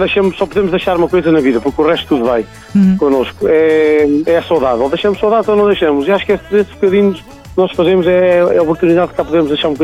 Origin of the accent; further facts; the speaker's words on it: Maceinhas, Guarda, Portugal; a minha terra, que é uma terra chamada Maceinhas, pertence ao Conselho de Belmonte.